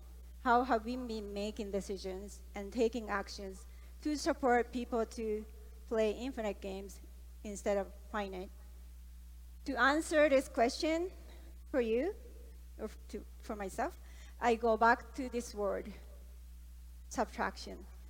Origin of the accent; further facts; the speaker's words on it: Japan; Where I grew up in Japan, we have this word